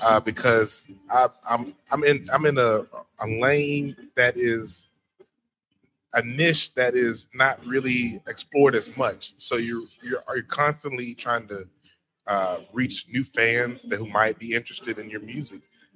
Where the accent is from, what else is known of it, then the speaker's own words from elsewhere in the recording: Jackson, Mississippi, United States; now in Memphis, United States; well, originally I'm from Jackson, Mississippi. I've been living in Memphis for about 10 years.